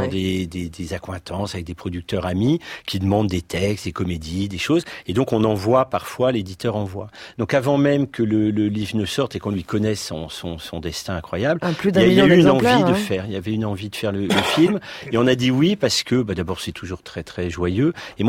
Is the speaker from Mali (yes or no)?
no; Hauts-de-France, France; Ah bah, je suis femme du Nord, mais bon, là, je vais descendre un peu dans le Sud